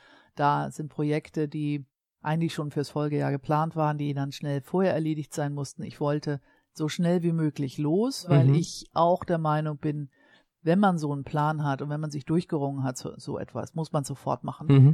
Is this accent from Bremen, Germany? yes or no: no; Hamburg, Germany